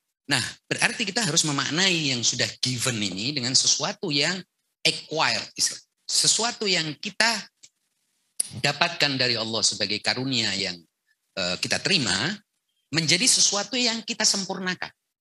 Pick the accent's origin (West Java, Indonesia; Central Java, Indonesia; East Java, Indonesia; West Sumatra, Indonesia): East Java, Indonesia; Jember; born there; Wilayah Jember.